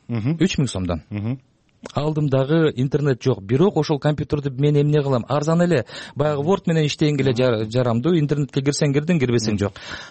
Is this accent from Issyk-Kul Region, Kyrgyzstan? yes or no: no; Toktogul, Jalal-Abad Region, Kyrgyzstan; born there; менин киндик каным тамган жерге жасабашым керек? Ошол үмүттө, анткени Токтогул бир гана Токтогул шаары же район эмес, толугу менен Кетменте өрөөнө